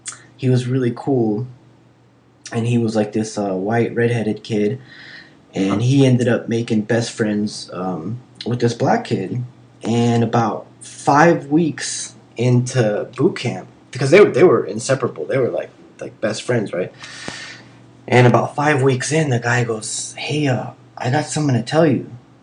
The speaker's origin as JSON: {"language": "English", "town": "Los Angeles", "region": "California", "country": "United States", "tie": "born there", "said": "I mean, for me, I was born in Los Angeles, so to me, this isn't really a big city."}